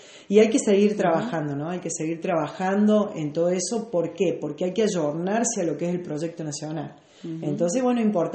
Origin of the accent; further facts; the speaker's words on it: Villa Mercedes, San Luis, Argentina; yo nací en Villa Mercedes y desde muy chiquita trabajamos en lo social.